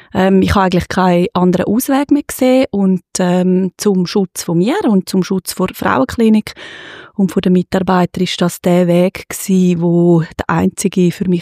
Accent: Graubünden, Switzerland; meine Anreise hierher als Bündnerin mit dem Auto mit der GR-Nummer

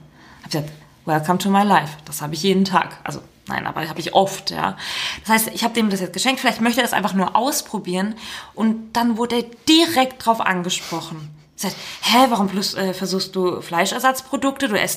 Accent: Turkey; Bei uns in der Türkei gibt's ein Dorf

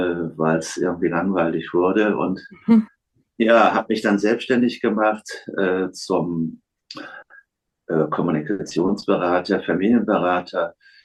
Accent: Stade, Lower Saxony, Germany; born there; ich in den 50er Jahren, Anfang der 50er Jahre, bin ich in Stade geboren, damals britische Besatzungszone

